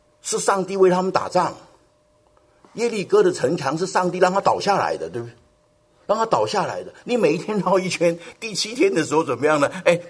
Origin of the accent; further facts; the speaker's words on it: China; 今天呢，哎，我们中国人也常常做这样的事情